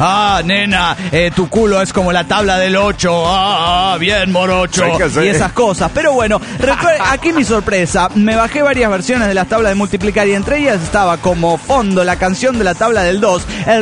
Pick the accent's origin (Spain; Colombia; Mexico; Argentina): Colombia; Medellín, Antioquia; de Medellín, Colombia.